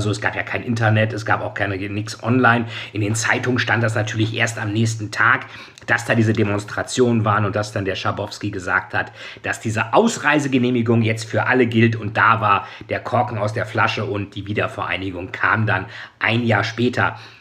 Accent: Lilienthal, Lower Saxony, Germany; also ich bin in Lilienthal zur Schule gegangen, in Niedersachsen

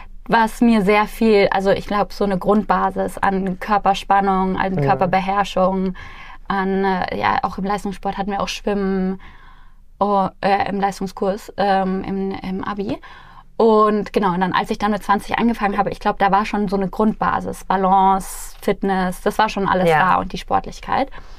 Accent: Starnberg, Bavaria, Germany; Ja, also ich bin 33, ich komme aus der Nähe von München, aus Starnberg, da bin ich geboren und aufgewachsen, auch zur Schule gegangen

